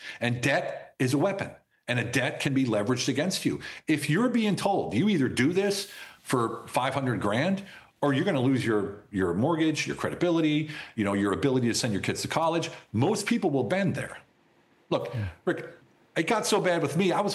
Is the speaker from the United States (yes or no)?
yes; United States; I'm an American for the people, you know, by the people.